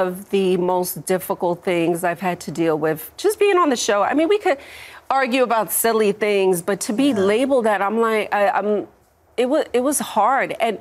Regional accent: New York, United States; You know, I mean, I grew up in New York, like, so

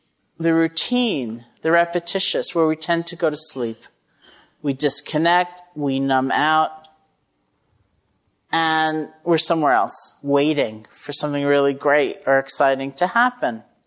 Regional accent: Massachusetts, United States; And I'm from Massachusetts, so that's different.

